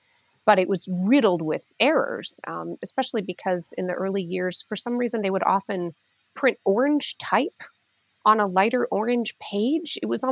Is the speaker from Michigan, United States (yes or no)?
no; Upland, Indiana, United States; I grew up in Upland. That's exactly right.